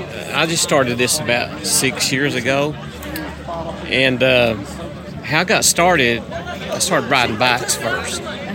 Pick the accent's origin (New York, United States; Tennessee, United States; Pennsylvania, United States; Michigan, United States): Tennessee, United States; Harrogate; from Harrogate, Tennessee.